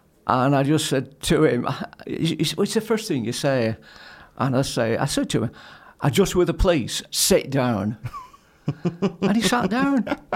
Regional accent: Glossop, East Midlands, United Kingdom; I've lived in Glossop for most of my life. It's my hometown. It's a town I love, and it's a town where I couldn't see myself moving anywhere else, to be honest with you.

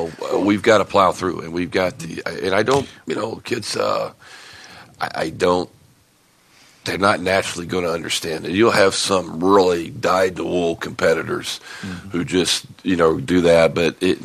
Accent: Illinois, United States; I know I grew up in Illinois, and you had. Holiday tournaments were huge in the state of Illinois.

